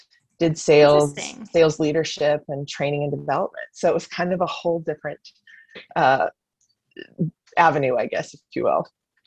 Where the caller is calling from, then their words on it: Farmington, Minnesota, United States; I'm tuning in from Farmington, Minnesota, which is just south of St. Paul.